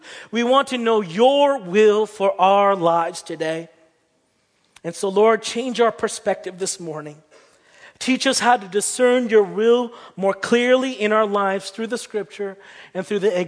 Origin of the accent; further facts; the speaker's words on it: Brampton, Ontario, Canada; now in Kitchener-Waterloo, Canada; I hail from the Brampton, Mississauga area